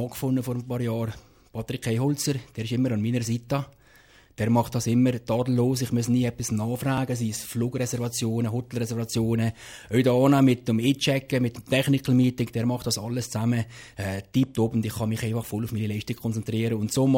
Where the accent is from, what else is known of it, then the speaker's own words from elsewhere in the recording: Switzerland; in Amerika komme ich als Europäer oder als Schweizer immer sehr hoch an.